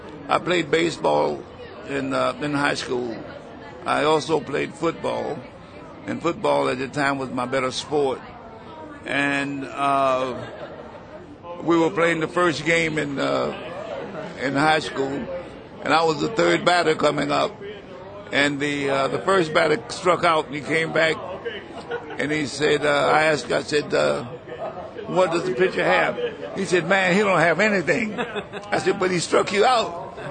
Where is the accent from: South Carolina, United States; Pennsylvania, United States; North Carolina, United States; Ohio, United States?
North Carolina, United States; Wilmington; Wilmington, North Carolina. There's another basketball player who grew up across town from where I live years after I left, by the name of Michael Jordan.